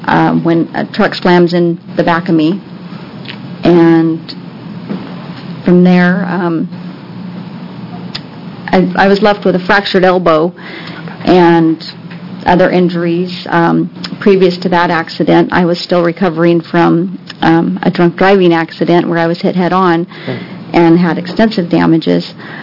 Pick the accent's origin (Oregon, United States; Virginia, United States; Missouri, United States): Oregon, United States; Gladstone; from Gladstone, Oregon.